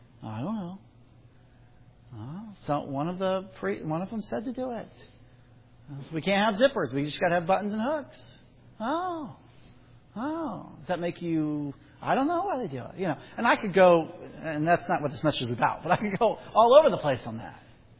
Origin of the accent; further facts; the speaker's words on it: Indiana, United States; You know, I'm from Midwest Indiana, and our community has over 12,000 Amish. It's the third largest Amish settlement in the U.S. And I grew up next door to Amish.